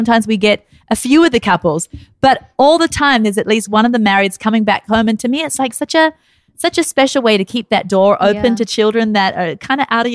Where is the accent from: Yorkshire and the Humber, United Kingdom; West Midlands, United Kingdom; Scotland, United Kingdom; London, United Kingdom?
Scotland, United Kingdom; We're Scottish, by the way, oats thrill our.